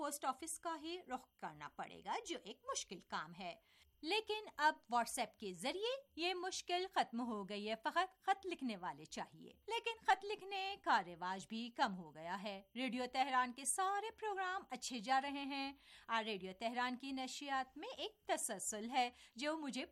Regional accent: Pakistan; مجھے خود بھی یاد ہے جب ہم چھوٹے تھے اور پاکستان میں تھے

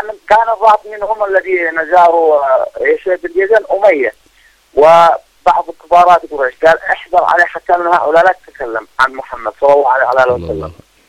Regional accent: Yemen; كيمنيين مظلومين محاربين مضطهدين

